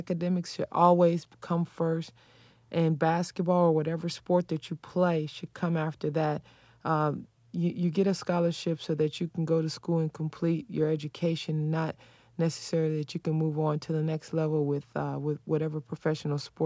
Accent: Los Angeles, California, United States; Growing up in Watts, you're kind of surrounded by your environment, and that's it.

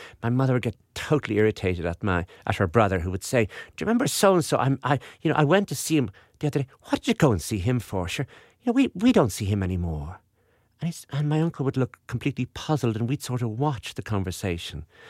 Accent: Wexford, Leinster, Ireland

